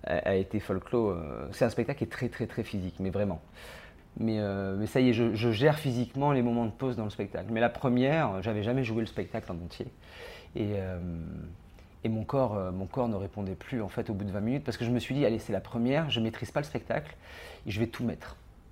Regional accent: Marseille, Provence-Alpes-Côte d'Azur, France; born there; also born or lived in Gardanne; Je suis un peu un enfant de la région, pas d'Avignon, mais je suis du sud. Je suis né à Marseille, j'ai habité Gardanne, à côté d'Aix, pendant 20 ans.

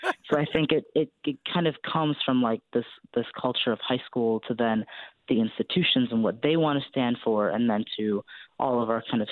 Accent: Chicago, Illinois, United States; moved away; So I'm from the Midwest, too. I grew up in Chicago, so I didn't know what it was.

